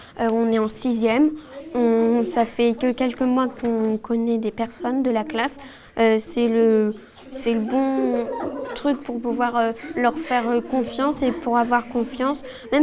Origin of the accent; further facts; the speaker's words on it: Beaufort-en-Vallée, Pays de la Loire, France; j'ai 12 ans et je viens de Beaufort-en-Vallée.